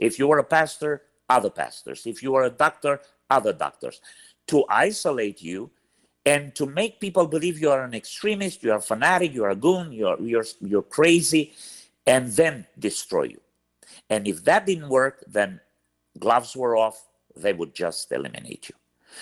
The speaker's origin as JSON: {"language": "English", "country": "Romania", "tie": "born or raised there", "lives_now": "United States", "said": "Well, growing up in Romania was like growing inside a tightening noose. It was worse and worse over time."}